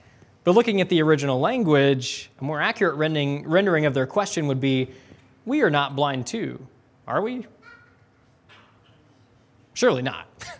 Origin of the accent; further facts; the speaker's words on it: Alabama, United States; I grew up with them in Alabama